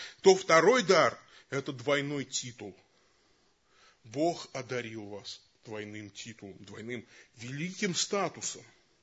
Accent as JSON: {"language": "Russian", "town": "Samara", "region": "Samara Oblast", "country": "Russia", "said": "А на самом деле она произошла в Самаре. Я из Самары сам."}